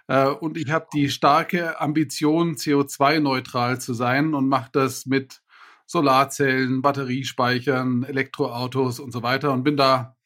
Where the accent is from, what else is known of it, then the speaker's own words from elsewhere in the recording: Hamburg, Germany; also born or lived in South Africa / Italy; now in Munich, Germany; lebe in München, bin als Italiener in Hamburg geboren. Ersten 20 Jahre in Deutschland gelebt, dann 11 Jahre in Südafrika gelebt, dann mal wieder 3-4 Jahre in Deutschland, dann 3 Jahre Italien und bin jetzt seit knapp 10 Jahren wieder in Deutschland.